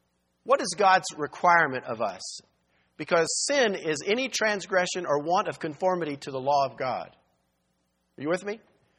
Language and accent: English; Texas, United States; I come from Texas. It's either amen or this.